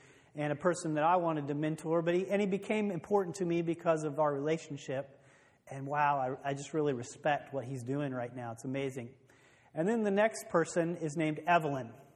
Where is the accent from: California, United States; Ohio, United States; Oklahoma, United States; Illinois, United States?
Illinois, United States; As a kid growing up in Central Illinois, I loved Michael Jordan.